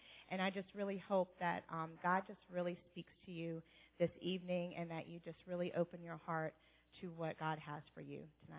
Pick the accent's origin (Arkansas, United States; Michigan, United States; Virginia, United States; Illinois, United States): Virginia, United States; moved away as an adult; now in Canada; I am not from Canada. I am from Virginia, born and raised 41 years in Virginia, and we just moved to Canada, his home place, this past June.